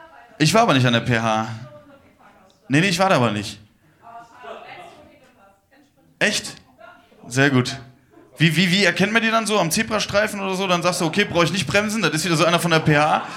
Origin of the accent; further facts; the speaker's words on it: Rhineland, Germany; ich komme aus dem Rheinland und uns wird immer auch nachgesagt, dass wir so komische Menschen wären.